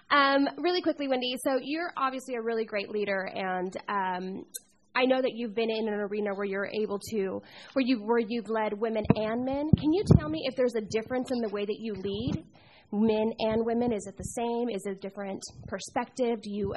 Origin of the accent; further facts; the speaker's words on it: Bakersfield, California, United States; I am from Bakersfield with New Life Church. It's Wendy's old stomping grounds.